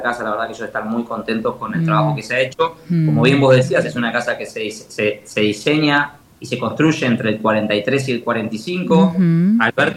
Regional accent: Pinamar, Buenos Aires Province, Argentina; now in Mar del Plata, Argentina; Yo soy nacido en Pinamar.

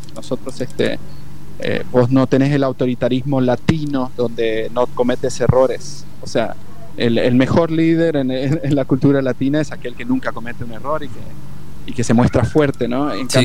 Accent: Chaco, Argentina; Yo soy chaqueño.

